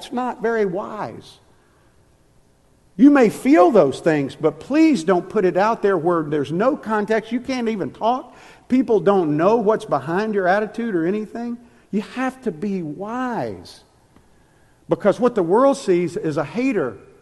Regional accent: Mississippi, United States; I grew up in Mississippi, so I know very clearly what pond scum is.

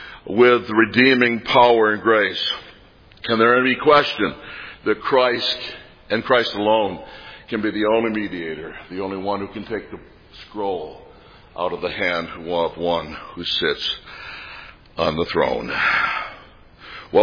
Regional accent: Michigan, United States; I come from Michigan originally. One of the things that you do in Michigan, if you're a Michigander, is you go up to the locks of Sault Ste. Marie

